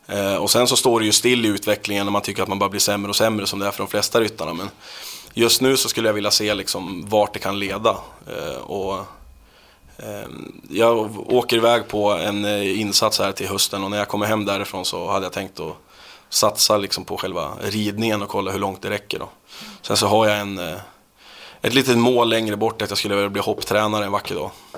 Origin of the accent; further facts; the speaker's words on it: Norrland, Sweden; den tiden jag höll på att spela fotboll hemma i Norrland.